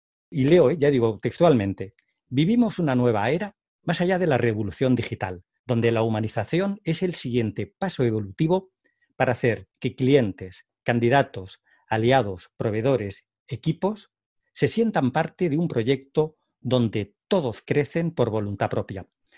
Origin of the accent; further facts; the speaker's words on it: Barcelona, Catalonia, Spain; now in Málaga, Spain; Bueno, yo realmente soy de Barcelona, Lo que pasa es que regalé hace ya 20 años aquí en Málaga